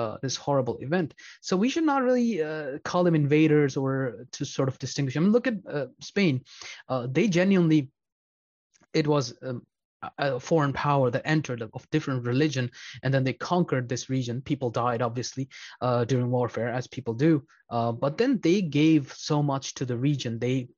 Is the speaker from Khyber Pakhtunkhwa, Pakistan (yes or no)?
no; Punjab, Pakistan; English is a second language; my people would have called themselves Sindhi, even though I come from Punjab, because everything has changed.